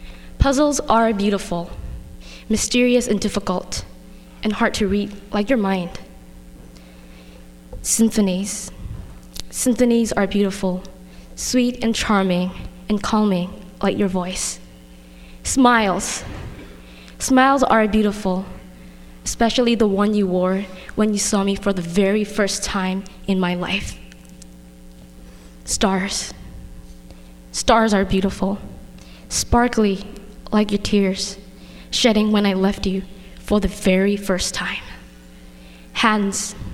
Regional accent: Myanmar; I'm from Myanmar

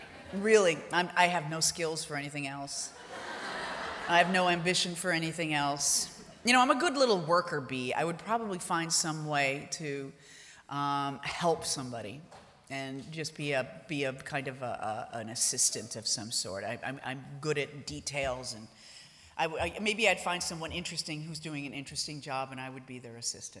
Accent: Ireland; I am Irish down to my toes.

